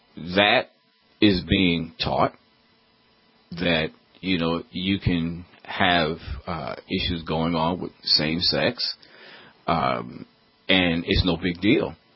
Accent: United States; And I want, as both a Christian and a pastor, and then thirdly, as an American

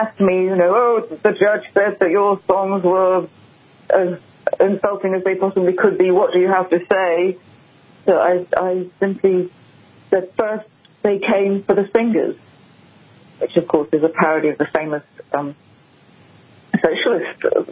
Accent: England, United Kingdom; I'm English born and bred, as you said at the beginning.

